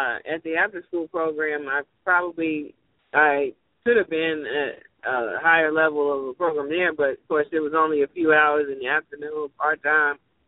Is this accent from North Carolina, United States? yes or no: yes; North Carolina, United States; I am originally from LaMance County, and here I am in Mecklenburg County, which is a more progressive, an urban area, not a rural, and I don't want to go home.